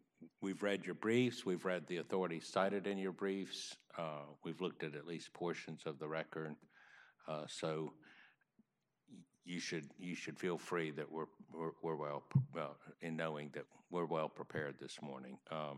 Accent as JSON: {"language": "English", "town": "Mobile", "region": "Alabama", "country": "United States", "tie": "born or raised there", "said": "before being appointed a district judge to the Southern District in my hometown, Mobile, a great place."}